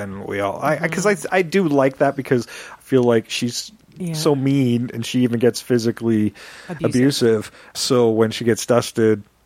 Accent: Canada; Yeah, we're Canadian.

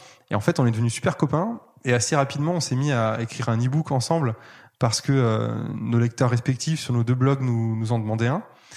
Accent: Grand Est, France; J'ai grandi en Alsace.

